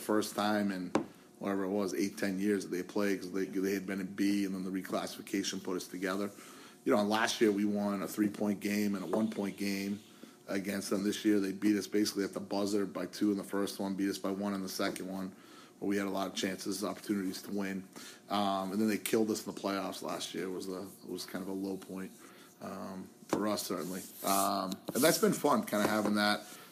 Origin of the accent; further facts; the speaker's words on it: Bath, Maine, United States; when I was a kid, I grew up in Bath, and you wanted to beat Brunswick.